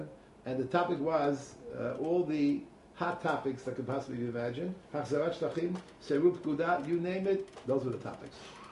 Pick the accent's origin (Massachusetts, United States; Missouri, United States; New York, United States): New York, United States; The Bronx; because the Bronx, when I grew up in the Bronx, it was already the Taylor and the Bronx